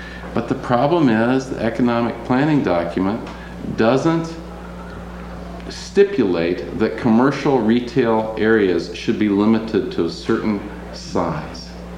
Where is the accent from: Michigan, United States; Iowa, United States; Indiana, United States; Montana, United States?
Iowa, United States; Decorah; I'm from Decorah, Iowa, and Brad is too. Our community is faced precisely with this issue